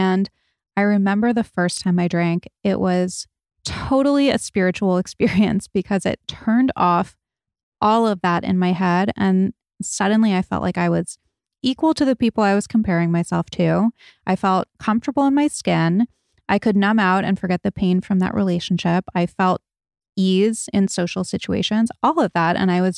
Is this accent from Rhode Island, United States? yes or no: yes; Rhode Island, United States; I grew up in Rhode Island. I had a totally normal, totally nice upbringing.